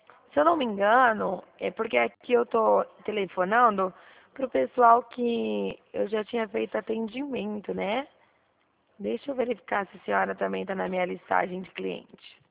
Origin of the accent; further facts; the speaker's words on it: Presidente Prudente, São Paulo, Brazil; Cidade de Presidente Prudente.